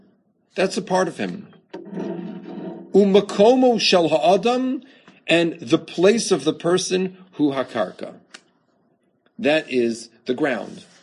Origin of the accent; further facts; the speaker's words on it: Midwest, United States; Right, when you tell somebody, I'm from the Midwest, which is now what I tell people.